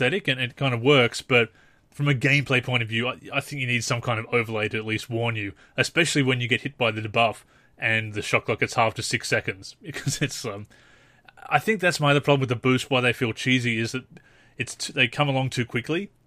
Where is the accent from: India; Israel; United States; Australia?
Australia; I obviously use metric being Australian